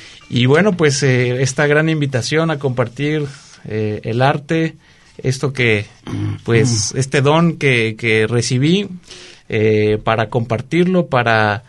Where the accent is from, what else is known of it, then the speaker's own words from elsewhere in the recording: Xalapa, Veracruz, Mexico; born there; Tengo 37 años, nací en Jalapa, Veracruz.